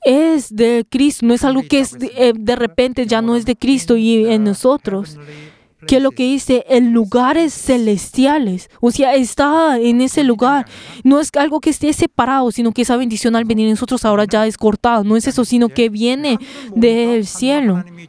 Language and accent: Spanish; South Korea; Porque yo soy coreano en ese lugar.